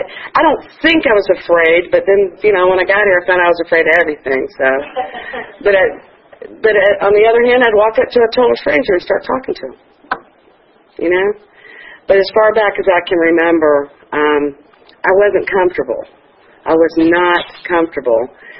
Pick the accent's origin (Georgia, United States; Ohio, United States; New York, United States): Georgia, United States; Atlanta; I'm from Atlanta. Grew up here. Grew up in Buckhead and Dunwoody. So, I'm a spoiled, privileged brat.